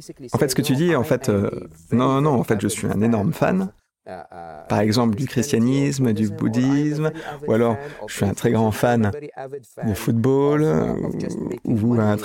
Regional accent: Egypt; en grandissant en Égypte

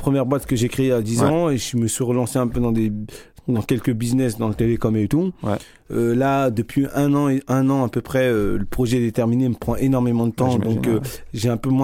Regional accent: France; Nous, on est né en France, on a grandi en France, on est né avec la culture française. Et certes, nos parents sont originaires d'autres pays, d'Afrique, etc. Mm. Mais nous, on est purement français, on se sent français.

